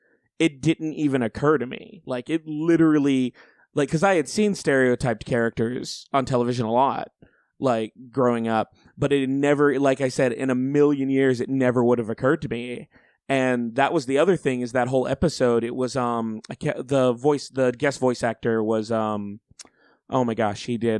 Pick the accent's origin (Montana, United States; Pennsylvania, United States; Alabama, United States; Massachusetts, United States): Alabama, United States; Auburn; because I grew up in Alabama, so nobody talked about it.